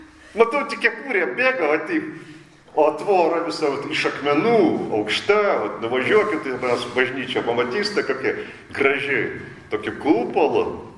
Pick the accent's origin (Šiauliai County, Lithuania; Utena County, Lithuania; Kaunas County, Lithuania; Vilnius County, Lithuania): Utena County, Lithuania; Utena; aš iš Pautenas. Mano šaknis Utenoj. Ten miesti, kur bažnyčia raudonas spalvas.